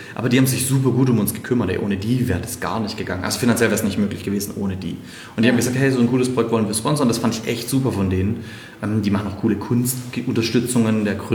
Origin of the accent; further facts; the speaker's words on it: Stuttgart, Baden-Württemberg, Germany; Dann nach Stuttgart, in meine Heimatstadt.